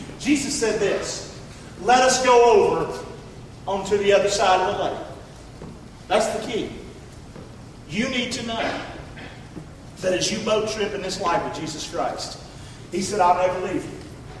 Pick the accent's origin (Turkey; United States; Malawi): United States; Rockingham, North Carolina; I'm from Rockingham, North Carolina. Little old hole in the road.